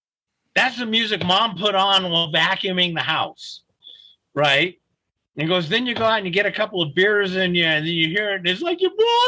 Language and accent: English; Scotland, United Kingdom; I'm Scottish. I joke that, you know, my people invented the bagpipes as a weapon of war.